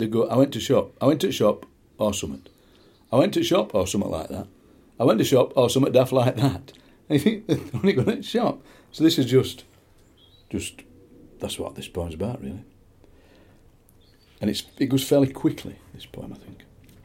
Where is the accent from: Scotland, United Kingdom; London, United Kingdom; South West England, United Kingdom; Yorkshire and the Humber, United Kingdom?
Yorkshire and the Humber, United Kingdom; after all these years on radio, get people taking the mickey out of my accent, get people writing to me, get people saying, you can't talk like that on radio. You get a lot of that. The professional Yorkshireman thing